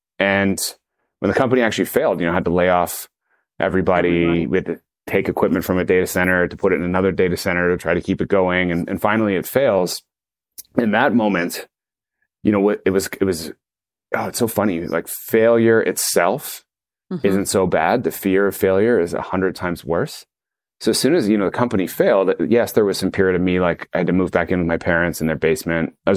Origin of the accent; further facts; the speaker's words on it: Toronto, Ontario, Canada; friends I grew up with in Toronto